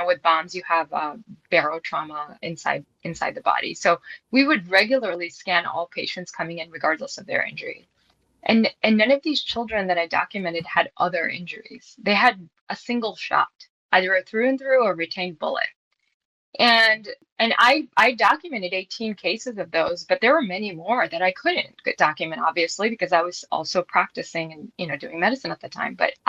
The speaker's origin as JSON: {"language": "English", "town": "Chicago", "region": "Illinois", "country": "United States", "tie": "born or raised there"}